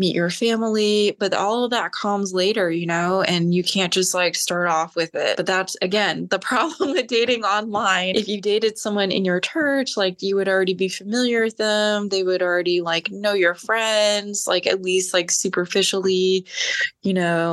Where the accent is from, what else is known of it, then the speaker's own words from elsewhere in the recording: Maryland, United States; moved away as an adult; now in Georgia, United States; And yeah, I'm from Maryland. So I left Maryland, moved to Georgia at 32.